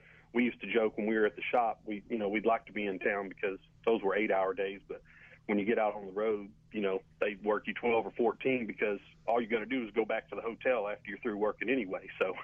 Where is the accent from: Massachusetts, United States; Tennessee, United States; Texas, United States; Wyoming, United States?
Texas, United States; Huntsville; Well, I grew up in Huntsville, Texas, born and raised in Huntsville, and went to school here, went to graduated Sam Houston in 2007, and got a job here in Huntsville